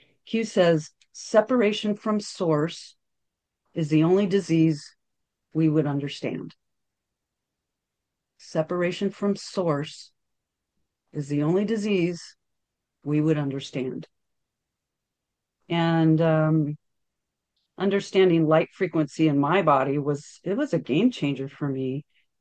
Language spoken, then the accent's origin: English; Portland, Oregon, United States; I'm from Portland, and it's just crazy weirdness up there